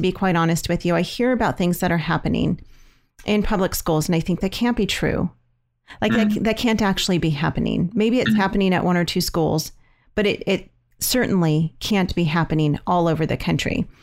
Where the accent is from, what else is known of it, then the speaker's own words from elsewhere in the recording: California, United States; You know, I hear we're from California, just like you, which is how we know you.